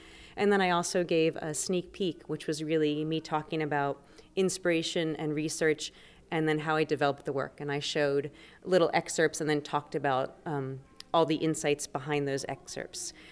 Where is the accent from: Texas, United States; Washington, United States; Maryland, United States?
Maryland, United States; I offer stories from my youth growing up with a Cajun father. I grew up in Maryland, but my family's all in Lafayette, so I had that upbringing.